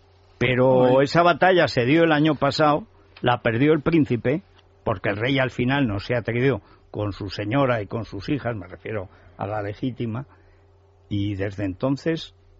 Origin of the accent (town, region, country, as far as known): Spain